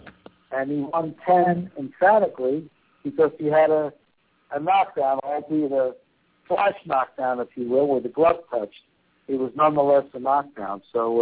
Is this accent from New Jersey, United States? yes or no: yes; Atlantic City, New Jersey, United States; Although I was born and reared in Atlantic City, most of my training came in Philadelphia